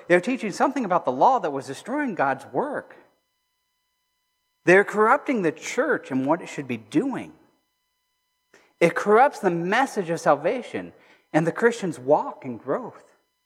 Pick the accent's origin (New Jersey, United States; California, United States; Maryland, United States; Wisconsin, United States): California, United States; I came from California. We didn't have Regents. Yay for California, right?